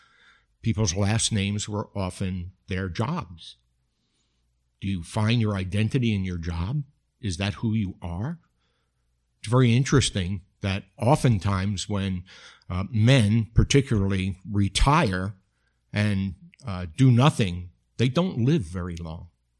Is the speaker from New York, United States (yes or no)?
yes; New York City, New York, United States; I am from the Bronx. You know what they say, right? The Bronx, no thongs.